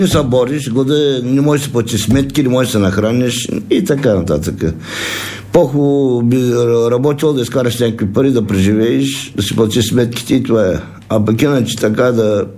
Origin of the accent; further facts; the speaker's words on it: Obrochishte, Dobrich Province, Bulgaria; Аз съм от Целооброчище.